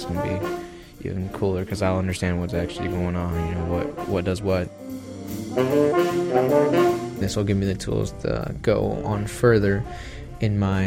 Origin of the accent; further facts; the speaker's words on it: Elkhart, Indiana, United States; It's at Fly Traps, a restaurant here in downtown Elkhart, my hometown.